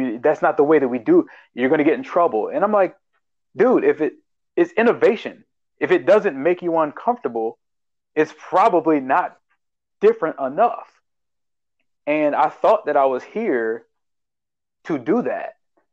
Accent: Baltimore, Maryland, United States; from Baltimore, listen to my advice.

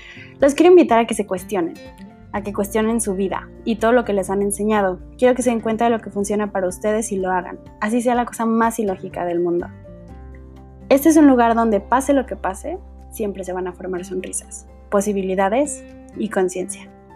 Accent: Mexico; casi nunca uso mi último apellido. Tengo 21 años, soy mexicana

